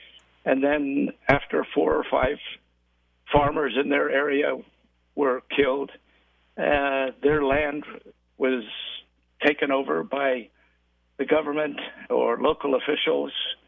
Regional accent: Zimbabwe; In my early youth, of course, it was part of the British Commonwealth of Nations.

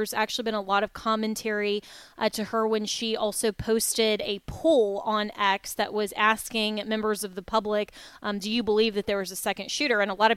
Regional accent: Florida, United States; who is actually representative here from my home state of Florida

